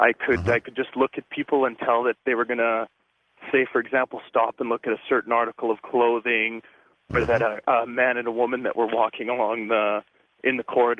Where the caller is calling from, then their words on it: Winnipeg, Manitoba, Canada; I'm calling from Winnipeg.